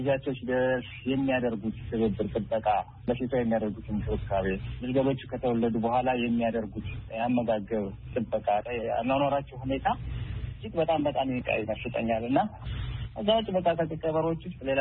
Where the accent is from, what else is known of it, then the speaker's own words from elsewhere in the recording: Debark, Amhara, Ethiopia; የተወለድኩት ደባርቅ ከተማ በሰሜን ተራራዎች ብሔራዊ ፓርክ መግቢያ ላይ የምትገኝ ሰንታዊ ከተማ ነች። የመጀመሪያ ደረጃ ትምህርትና ሁለተኛ ደረጃ ትምህርትንም እዚህ ደባርቅ ከተማ ነች የተማርኩት።